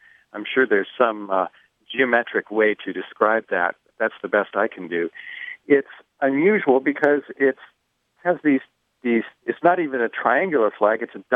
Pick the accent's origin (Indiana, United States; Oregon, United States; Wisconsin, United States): Oregon, United States; Portland; I'm from Portland, and the Portlandia idea is put a bird on it.